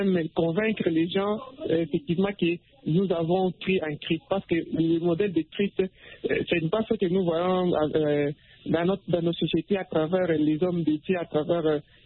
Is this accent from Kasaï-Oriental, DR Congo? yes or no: no; Kinshasa, DR Congo; Et comme chez nous, à Kinshasa, vous allez voir, il y a plusieurs pasteurs diaboliques